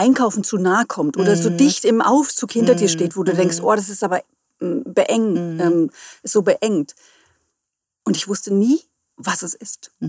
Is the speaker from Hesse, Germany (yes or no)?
yes; Hesse, Germany; now in Hamburg, Germany; Ich komme ursprünglich aus dem Hessenland, bin dort auch geboren, also in der Nähe von Friedberg. Also es ist so ein Stück hinter Frankfurt. Und lebe aber seit 2021 in Hamburg.